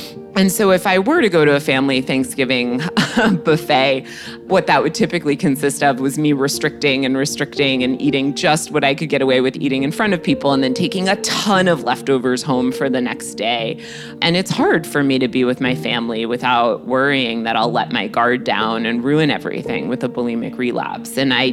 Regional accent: Greenwich, Connecticut, United States; which is pretty different than my background growing up in Greenwich, Connecticut.

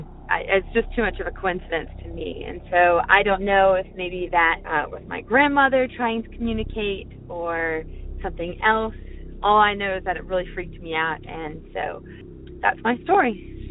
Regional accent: Mechanicsville, Virginia, United States; I'm from Mechanicsville, Virginia.

